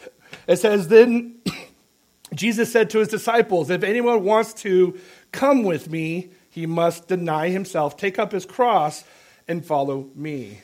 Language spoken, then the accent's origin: English; San Diego, California, United States; But I grew up in San Diego, and how can I not be a Charger fan, especially in the 80s with Dan Fouts and Winslow and Chandler and all those great wide receivers?